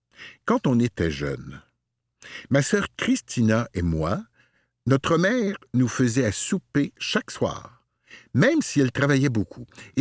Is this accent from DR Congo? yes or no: no; central Italy, Italy; Nous, on vient du centre de l'Italie, mais la famille de mon mari venait du nord